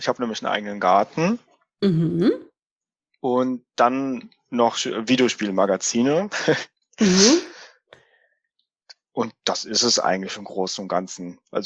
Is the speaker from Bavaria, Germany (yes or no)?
yes; Fürth, Bavaria, Germany; also born or lived in Cologne; ich bin hier zwar aufgewachsen und lebe hier schon immer, aber geboren bin ich in Köln.